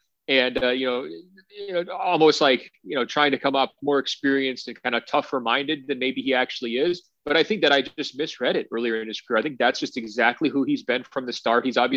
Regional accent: Portland, Oregon, United States; I'm from the Portland area.

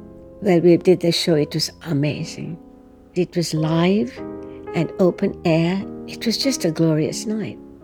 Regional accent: Sri Lanka; I'm originally from Sri Lanka.

